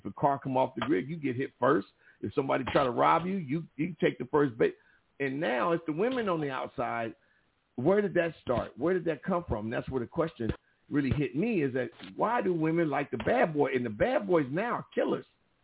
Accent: Compton, California, United States; no, I'm just playing. We both from the CPT.

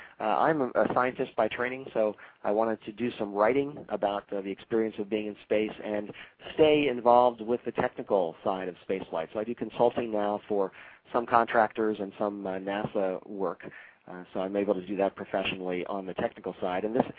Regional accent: Essex, Maryland, United States; I grew up on the east side of Baltimore, Maryland, in a town called Essex, right next to a big aerospace

